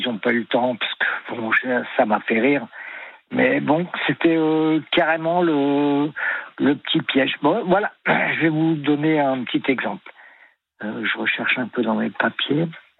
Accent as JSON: {"language": "French", "town": "Compiègne", "region": "Hauts-de-France", "country": "France", "said": "moi, je suis de Compiègne aussi à la base."}